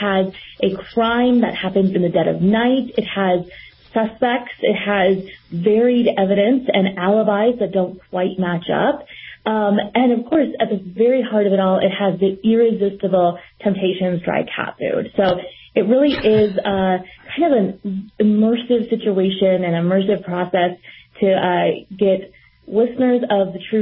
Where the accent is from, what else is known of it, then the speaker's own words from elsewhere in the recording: Indiana, United States; It was a murder of a little girl that happened about an hour and a half from where I grew up in Indiana